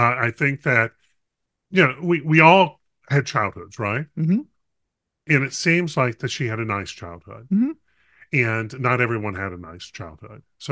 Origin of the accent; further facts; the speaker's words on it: North Carolina, United States; certainly I grew up in North Carolina. Tobacco is, of course, a vegetable.